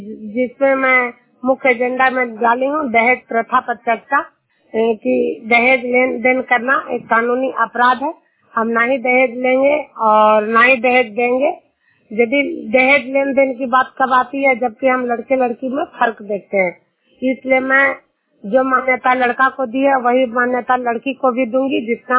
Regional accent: Junar, Bihar, India; मैं नालंदा जिला हिलसा प्रखंड जुनार गांव की निवासी हूँ

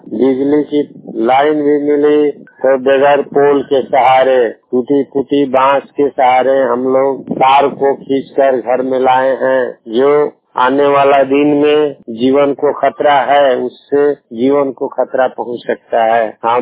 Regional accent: Arrah, Bihar, India; मैं भोजपुर जिला के आरा अजीमाबाद गांव के निवासी हूँ।

